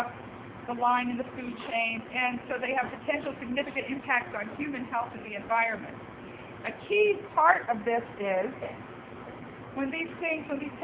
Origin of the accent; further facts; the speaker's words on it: Florida, United States; When I was a kid, growing up in Florida, and you know that mosquito fog truck?